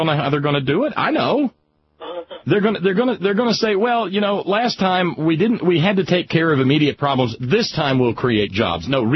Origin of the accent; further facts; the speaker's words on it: the South, United States; I'm sorry, Yankee just comes out of my mouth, I'm a Southerner.